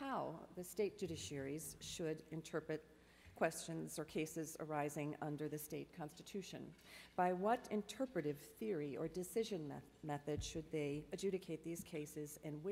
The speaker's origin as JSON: {"language": "English", "region": "Wisconsin", "country": "United States", "said": "in my home state of Wisconsin"}